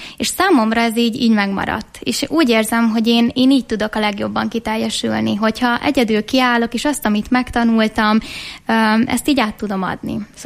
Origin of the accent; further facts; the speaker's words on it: Szabolcs-Szatmár-Bereg, Hungary; born there; amúgy én Szabolcs megyében születtem